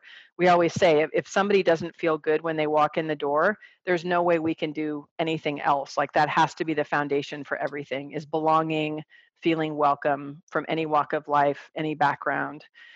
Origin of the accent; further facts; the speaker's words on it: California, United States; and I'm from the Bay Area originally.